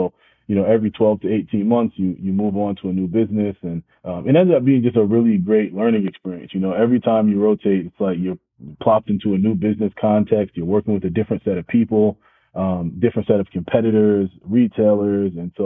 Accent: Brooklyn, New York, United States; I grew up in Brooklyn. So I grew up in downtown Brooklyn, lived there up until I was, 17 and graduated high school.

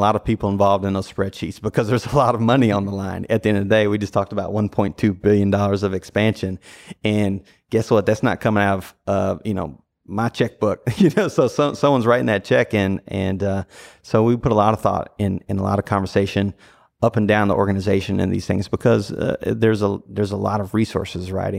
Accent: Nashville, Tennessee, United States; moved away as an adult; also born or lived in Louisville; No, I grew up in Nashville, Tennessee. So grew up there. So that's what, you know, that's why my allegiances lie there.

